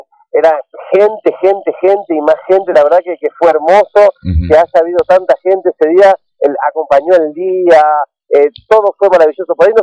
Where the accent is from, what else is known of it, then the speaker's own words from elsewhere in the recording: Concordia, Entre Ríos, Argentina; para mí que soy de Concordia